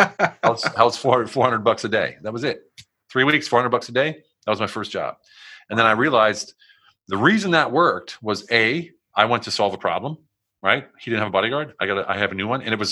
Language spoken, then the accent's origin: English; United States; I'm here. I'm American. I speak German. I know the city like the back of my hand. I'm a veteran.